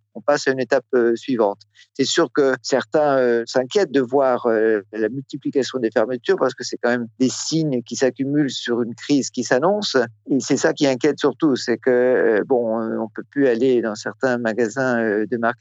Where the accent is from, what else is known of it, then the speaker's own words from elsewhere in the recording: France; now in Russia; et moi inclus en tant que Français habitant en Russie